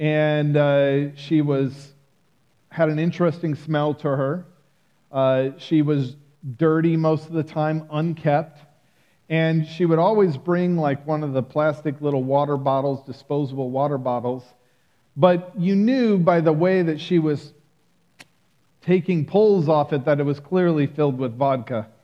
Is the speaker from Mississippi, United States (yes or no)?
no; Iowa, United States; also born or lived in Ukraine; I grew up in Iowa, so it's pretty snowy.